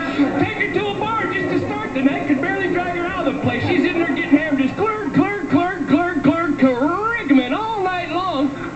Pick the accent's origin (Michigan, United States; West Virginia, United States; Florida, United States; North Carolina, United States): West Virginia, United States; I'm from West Virginia. And I'm Jewish. That's kind of odd. Jewish hillbilly.